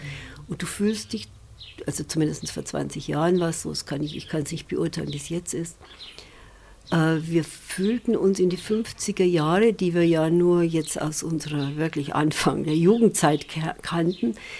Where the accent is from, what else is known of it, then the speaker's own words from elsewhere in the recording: Waging, Bavaria, Germany; ich bin in Waging groß geworden. Und da gab es eben Fremdenverkehr.